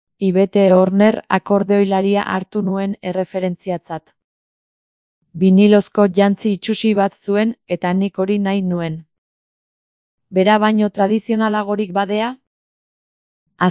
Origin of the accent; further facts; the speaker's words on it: Pamplona, Navarre, Spain; Aparte, Iruñekoak gara eta gaztelaniaz eta euskaraz mintzo gara.